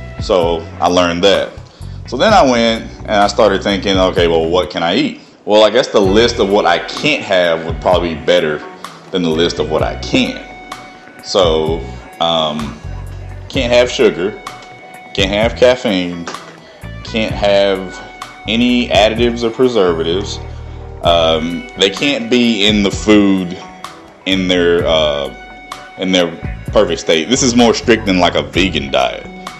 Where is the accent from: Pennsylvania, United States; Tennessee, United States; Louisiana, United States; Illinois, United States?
Tennessee, United States; Memphis; I support my hometown, Memphis, Tennessee. Again, shout out to Memphis.